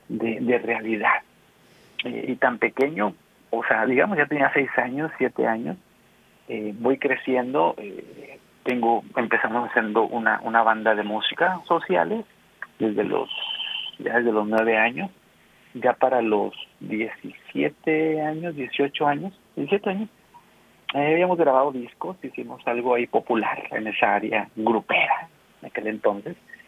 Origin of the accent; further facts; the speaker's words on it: Guadalupe, Nuevo León, Mexico; also born or lived in Monterrey; Ahí en Monterrey, Nuevo León, nací en Monterrey. Después criado ahí en Guadalupe, Nuevo León. Soy guadalupeño, guadalupense y guadalupano.